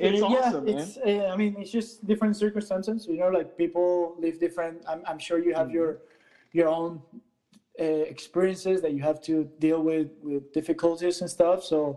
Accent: Venezuela; English is a second language; moved away as an adult; I came straight from Venezuela to the college setting, basically, and then from there I went to Sweden.

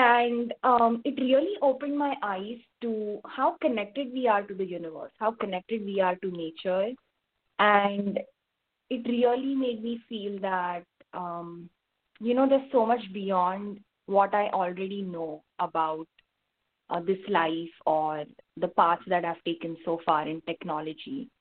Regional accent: Thane, Maharashtra, India; moved away as an adult; now in United States; So I grew up in Thane, and that's the city close to Mumbai. And I always knew that I wanted to study abroad.

